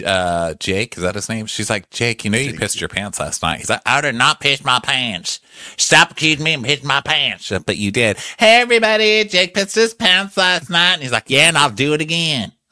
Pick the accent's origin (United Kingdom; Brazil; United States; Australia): United States; Texas; Well, I'm from Texas, so most of our shopping things have that, you know, kind of Cowboy Christmas element to it.